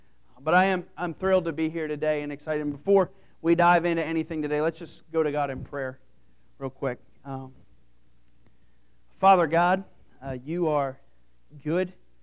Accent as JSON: {"language": "English", "region": "Pennsylvania", "country": "United States", "also_born_or_lived": "West Virginia", "lives_now": "Ohio, United States", "said": "And so I am actually from Pennsylvania, and I'll just get this out there right now."}